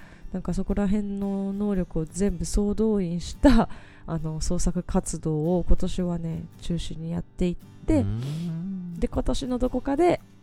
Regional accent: Sagamino, Kanagawa, Japan; 私の地元の、あの相模野の方、

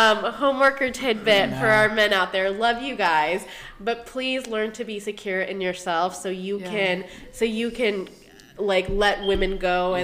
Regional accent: India; Because that's not something, as Indian women, we don't usually see, like, support from men a lot, you know?

